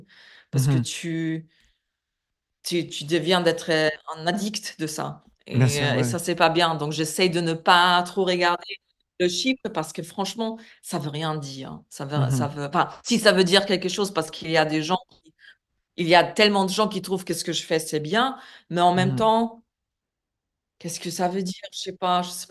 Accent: Poland; French is a second language; now in Austria; je suis polonaise. J'habite là toute ma vie, les gens croient que je suis autrichien parce que j'ai l'accent.

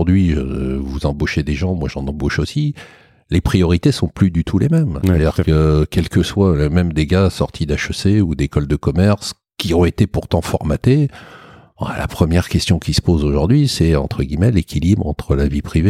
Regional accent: Paris, Île-de-France, France; J'ai eu plusieurs vies, moi je suis parisien, je suis banlieusard

